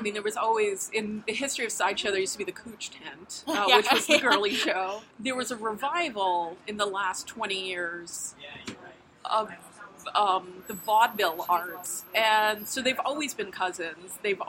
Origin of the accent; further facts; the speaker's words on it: Manhattan, New York, United States; I grew up here in Manhattan. And I always joke, like, we didn't have state fairs in Manhattan.